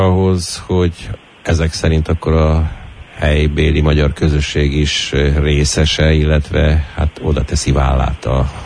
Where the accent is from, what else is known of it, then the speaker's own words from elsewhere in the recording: Transylvania, Romania; nekünk, mint erdélyi magyar közösségnek, reméljük, hogy nem kerül sor újabb feszültségekre